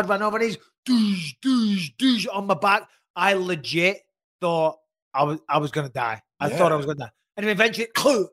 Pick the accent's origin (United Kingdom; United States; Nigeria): United Kingdom; North West England; because I'm not from Manchester, but I'm from just outside of Manchester.